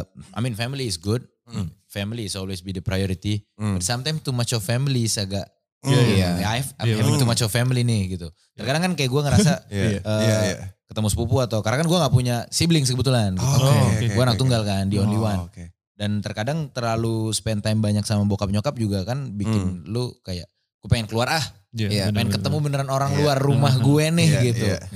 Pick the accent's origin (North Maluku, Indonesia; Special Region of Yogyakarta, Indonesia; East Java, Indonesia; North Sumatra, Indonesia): North Sumatra, Indonesia; Medan; moved away as an adult; also born or lived in Bandung / Jatinangor; now in Jakarta, Indonesia; Dari gue kuliah, gue berangkat ke Bandung. Kan gue asli Medan. Terus gue berangkat ke Bandung. Terus dari Bandung gue ke Jatinangor sih ya. Dari Jatinangor, empat kan gue. Terus gue kemari ke Jakarta.